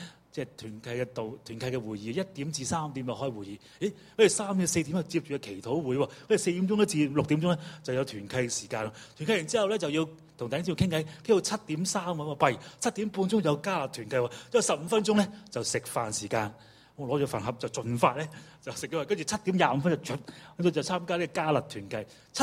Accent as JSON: {"language": "Cantonese", "country": "Hong Kong", "said": "我哋都是香港人嚟嘅"}